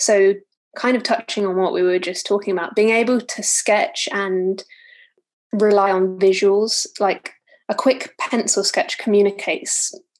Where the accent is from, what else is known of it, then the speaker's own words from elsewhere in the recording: United Kingdom; accent: British; now in Georgia, United States; I moved to Georgia a few years ago, and hearing my British accent in amongst Georgian accents, it was, you know, a cultural thing